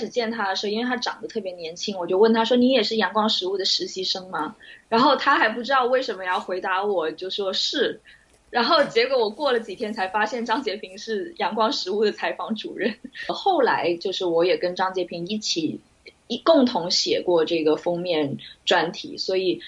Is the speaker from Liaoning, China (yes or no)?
no; Guangzhou, Guangdong, China; 我是在广州长大的嘛，然后在广州就可以看到香港的电视台